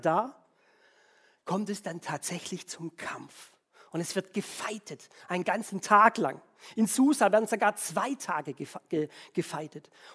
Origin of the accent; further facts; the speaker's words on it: Baden-Württemberg, Germany; Also ich als Schwabe hätte eigentlich da ein Schnitzel reingemacht